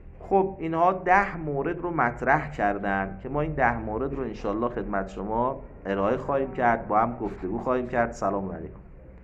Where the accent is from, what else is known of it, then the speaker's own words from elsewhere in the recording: Iran; بله من ترک هستم